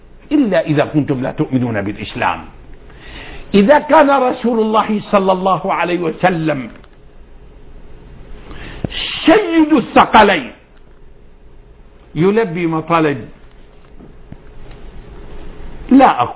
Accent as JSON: {"language": "Arabic", "country": "Syria", "said": "أنا وإن كنت شاميا فأنا مصري"}